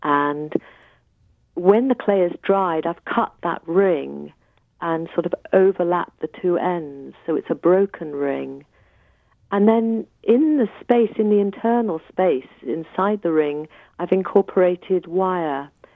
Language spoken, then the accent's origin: English; London, United Kingdom; even though I was brought up in London, we walked in the countryside a lot in Scotland and in the southwest of England on Dartmoor.